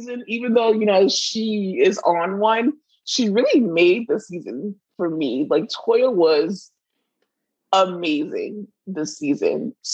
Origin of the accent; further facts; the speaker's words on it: Florida, United States; But, like, we're from Miami. Like, well, we're close to Miami.